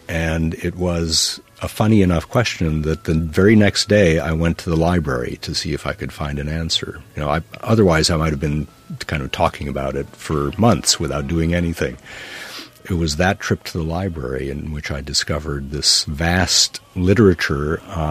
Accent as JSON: {"language": "English", "region": "Illinois", "country": "United States", "tie": "born or raised there", "said": "different upbringing than my friends in Illinois near Chicago when I was growing up, because my mother had been born and raised in India."}